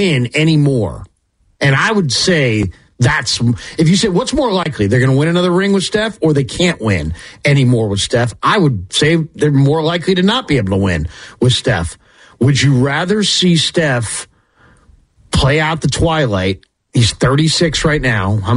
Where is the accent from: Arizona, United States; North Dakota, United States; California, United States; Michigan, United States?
California, United States; San Francisco; I am a Warrior fan. I grew up in the Sunset.